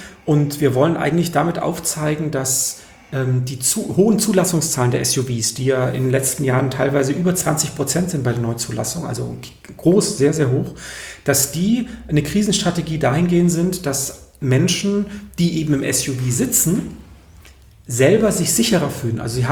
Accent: Mainau, Baden-Württemberg, Germany; now in Frankfurt am Main, Germany; ich bin auf der Insel Mainau aufgewachsen, im Bodensee, auf dieser grünen Insel

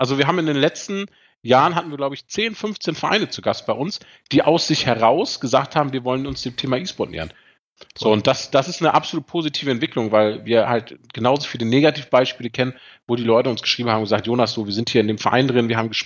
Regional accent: North Rhine-Westphalia, Germany; now in Heidelberg, Germany; Also ich habe Borussia Dortmund-Fan durch Geburt quasi, komme aus dem Ruhrgebiet, komme aus der Nähe von Dortmund und bin dann, als ich nach Heidelberg gezogen bin

